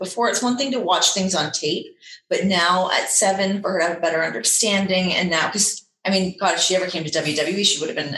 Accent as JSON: {"language": "English", "country": "Canada", "said": "I'm like, hey, we're both from Canada."}